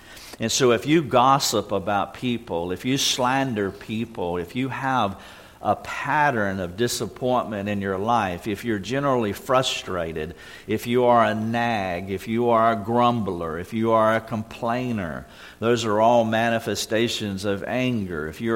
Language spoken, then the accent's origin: English; the South, United States; accent: redneck; my second language is English. My first language is redneck. And sometimes people don't understand what I say when I get above the Mason-Dixon line.